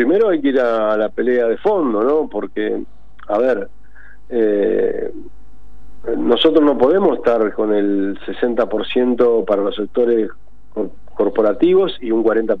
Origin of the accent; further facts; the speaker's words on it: Argentina; hay que replantearse nosotros como argentinos y argentinas